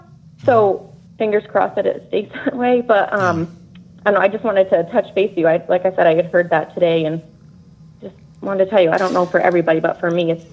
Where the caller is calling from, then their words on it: New Hampshire, United States; I'm calling from New Hampshire.